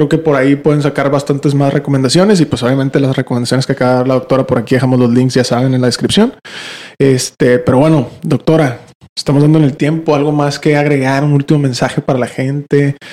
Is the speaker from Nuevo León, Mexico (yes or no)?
yes; Monterrey, Nuevo León, Mexico; sobre todo para quienes somos acá de Monterrey, de Nuevo León, pero en México en general también